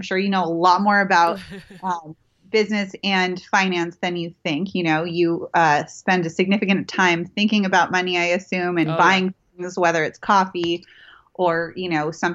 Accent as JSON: {"language": "English", "region": "California", "country": "United States", "tie": "born or raised there", "said": "although I grew up in Silicon Valley, in the Silicon Valley that you just referred"}